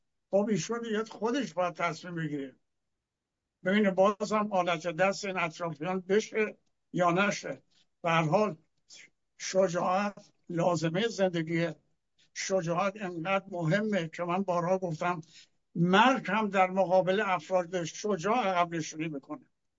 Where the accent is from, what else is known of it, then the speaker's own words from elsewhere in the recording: Iran; من به عنوان یک ایرانی ملیگرا